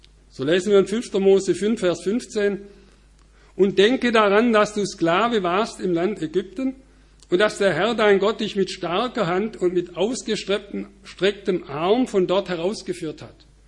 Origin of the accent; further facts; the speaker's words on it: Alpirsbach, Baden-Württemberg, Germany; der wird jedes Jahr in meinem Heimatort in Alpirsbach am dritten Sonntag im September ausgetragen.